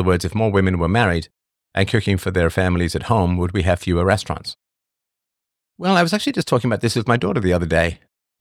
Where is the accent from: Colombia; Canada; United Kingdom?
United Kingdom; England; And when I grew up in England, there were no restaurants around.